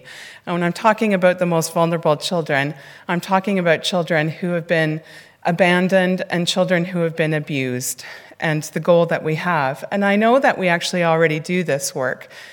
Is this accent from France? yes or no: no; Canada; as you can hear from my funny accent, I'm not actually from here. I'm originally from Canada